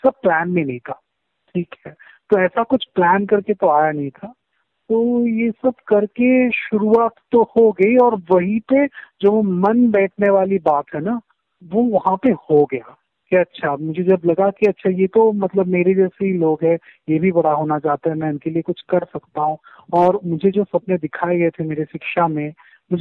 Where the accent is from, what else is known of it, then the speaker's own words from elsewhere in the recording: Kolkata, West Bengal, India; also born or lived in Mumbai; कोलकाता मेरा शहर है जहाँ पे मैं पला बड़ा हूँ, और फिर मैं बॉम्बे में भी स्थित हूँ, और इन दोनों के बीच में काफी ट्रैवल भी करता रहता हूँ